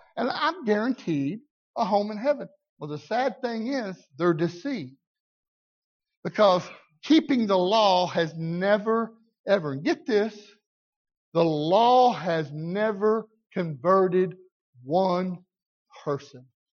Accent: the South, United States; I'm from the South. I don't have a problem with it.

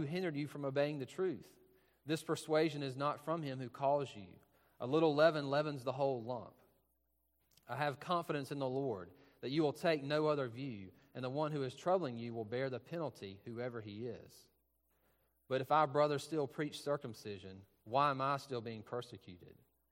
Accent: Louisville, Georgia, United States; So I'm from Georgia. I grew up in Louisville, Georgia, a couple hours from here between the Warner Robins area and Augusta.

